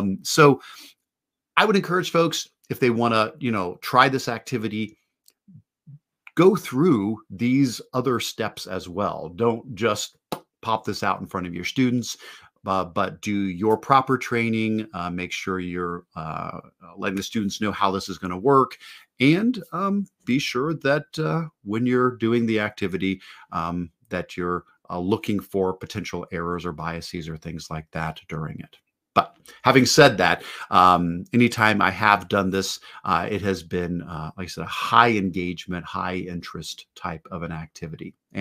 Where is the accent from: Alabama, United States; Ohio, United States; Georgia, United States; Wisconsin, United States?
Ohio, United States; my perspective of a white dude growing up in Ohio.